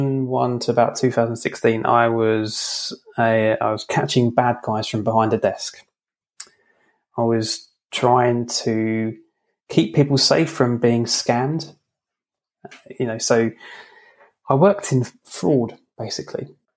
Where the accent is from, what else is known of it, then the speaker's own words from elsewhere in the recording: London, United Kingdom; So yeah, so … I'm from London